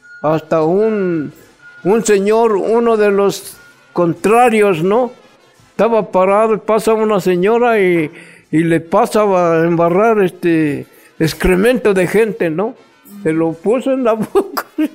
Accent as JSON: {"language": "Spanish", "town": "Milpa Alta", "region": "Mexico City", "country": "Mexico", "said": "si de veras somos de Milpalta, si de veras queremos al pueblo"}